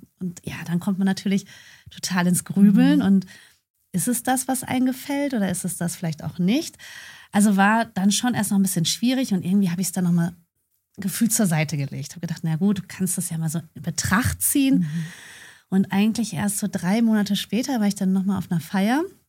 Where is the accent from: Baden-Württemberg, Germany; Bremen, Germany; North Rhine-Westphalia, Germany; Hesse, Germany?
North Rhine-Westphalia, Germany; Enger; Ich komme aus Enge in der Nähe von Bielefeld.